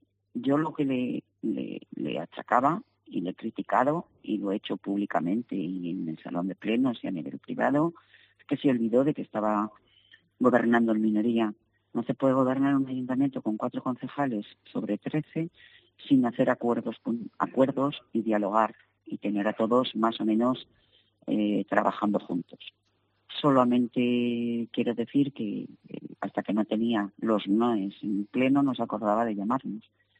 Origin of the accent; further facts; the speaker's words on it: Castile, Spain; vamos a aprovechar un refrán muy bueno de que somos castellanos